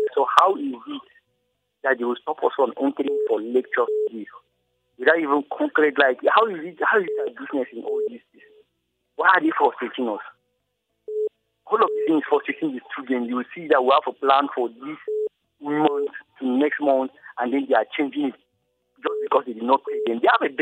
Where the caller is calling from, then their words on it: Jos, Plateau, Nigeria; I'm calling you from Jos.